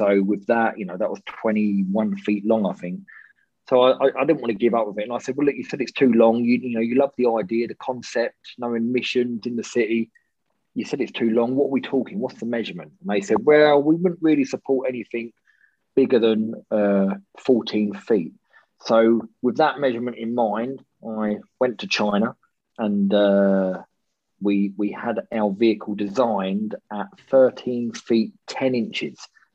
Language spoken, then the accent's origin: English; Cambridge, East of England, United Kingdom; I'm from Cambridge all my life. Always wanted to do something, you know, to make my mark in Cambridge, if you like.